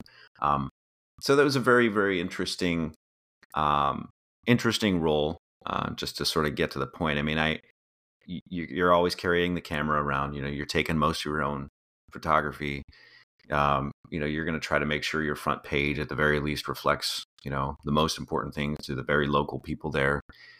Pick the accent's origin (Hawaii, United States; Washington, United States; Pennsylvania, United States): Washington, United States; I grew up in the Pacific Northwest, so Northwest Washington.